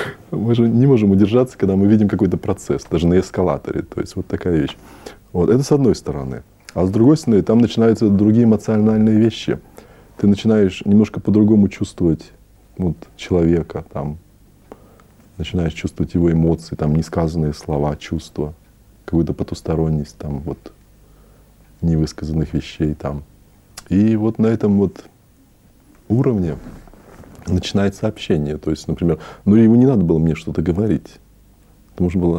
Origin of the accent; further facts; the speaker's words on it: Australia; Ну и что, если я из Австралии, я же не кенгуру, так ведь?